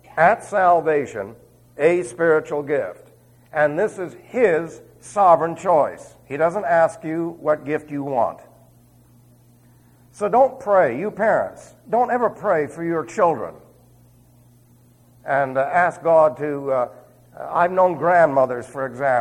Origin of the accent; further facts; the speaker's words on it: New York City, New York, United States; accent: Queens; I was from New York City, so I had a horrendous Queen's accent.